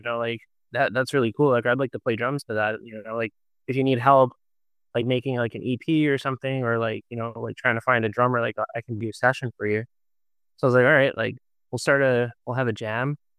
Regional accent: Portage la Prairie, Manitoba, Canada; we're from Portage la Prairie.

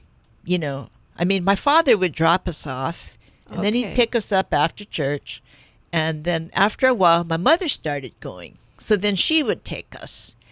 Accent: Makiki, Hawaii, United States; I grew up here in Hawaii. I grew up in Makiki and went to Lincoln School, Stevenson, and then when I went to high school, I went to Punahou.

